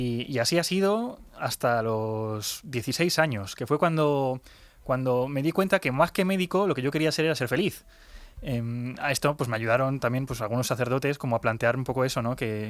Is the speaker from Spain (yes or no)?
yes; Villanueva de la Cañada, Community of Madrid, Spain; also born or lived in Zaragoza; desde que tengo 3 o 4 años, acabé viviendo en Villanueva de la Cañada, un pueblo de aquí de la diócesis de Getafe, y un poco pues toda mi vida de fe, fui allí al colegio francés, ahí en Villanueva de la Cañada.